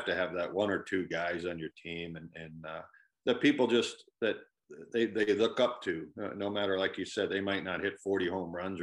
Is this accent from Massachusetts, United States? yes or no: no; Wisconsin, United States; also born or lived in California / Arizona; golly, I was, you know, born and raised in Wisconsin as much as California.